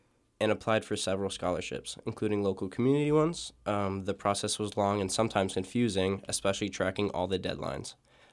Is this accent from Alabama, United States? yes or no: no; Bethlehem, Pennsylvania, United States; I'm from Freedom High School, which is in Bethlehem, PA